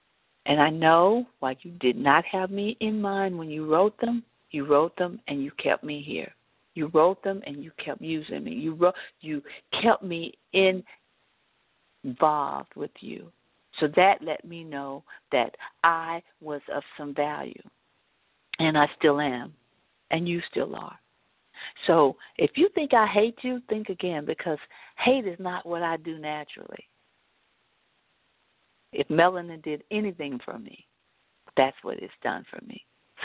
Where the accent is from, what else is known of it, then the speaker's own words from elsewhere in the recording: United States; I'm not going anywhere. I am an American, and that is just how it is.